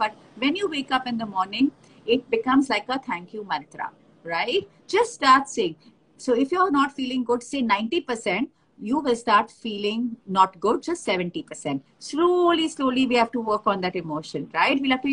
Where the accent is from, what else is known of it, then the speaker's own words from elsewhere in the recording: India; the whole world thought I should compromise because of my age and because I'm from the Indian society